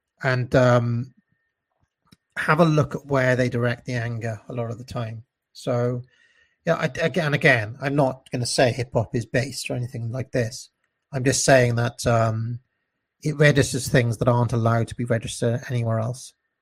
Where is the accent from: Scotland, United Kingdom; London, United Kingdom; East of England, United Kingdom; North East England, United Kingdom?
London, United Kingdom; I'm from South London.